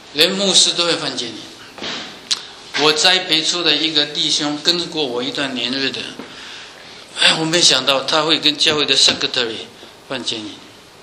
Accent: China; now in United States; 我们中国人啊，在中国很节省，都舍不得脱旧衣服，都补来补去啊，补来补去。在美国不一样，来到美国没有人补旧衣的

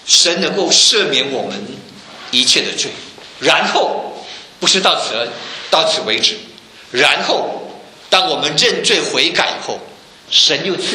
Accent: China; 所以我们中国人不是没有伟大的伦理道德，但是为什么今天中国的社会一片混乱呢？

